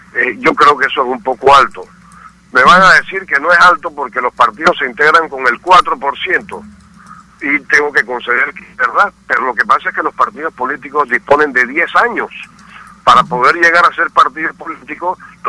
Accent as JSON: {"language": "Spanish", "country": "Panama", "said": "en el primer debate como ciudadano panameño interesado en los asuntos democráticos de nuestra nación."}